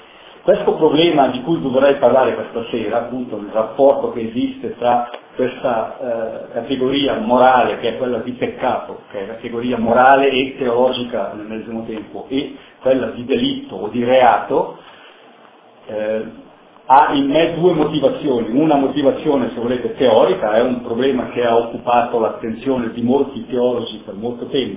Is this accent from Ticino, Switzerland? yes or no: no; Graubünden, Switzerland; sono originario della Val Portiavo, non è proprio così lontano, sono quindi un po' semi-valtellinese, se posso dire così